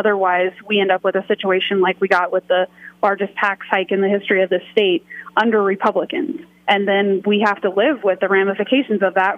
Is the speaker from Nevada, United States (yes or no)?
yes; Nevada, United States; I mean, growing up in Nevada, I know a ton of people who do pretty well in this state financially